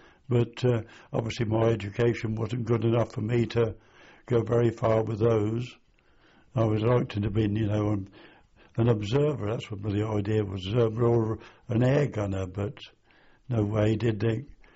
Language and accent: English; Great Harrowden, East Midlands, United Kingdom; I was born in Northamptonshire, a little place called Great Harrowden, which is not very far away from Wellingborough.